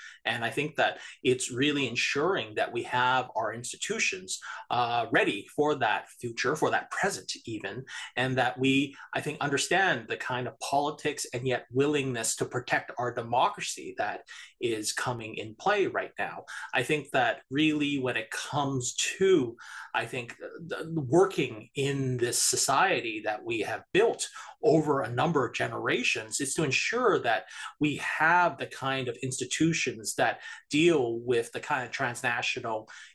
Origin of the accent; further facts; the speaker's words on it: Canada; It assumes that being Canadian is transactional, that we only are here together because of a series of transactions